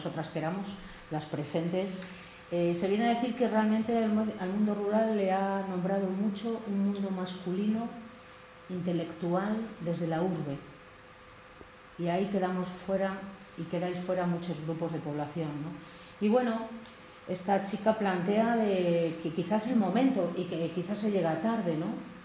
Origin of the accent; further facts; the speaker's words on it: Palencia, Castile and León, Spain; no soy niña de pueblo, soy niña de barrio. Soy de Palencia, de una provincia